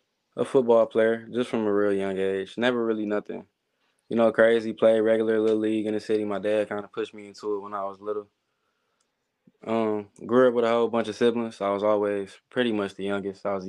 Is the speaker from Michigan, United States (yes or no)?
yes; Detroit, Michigan, United States; I'm from Detroit.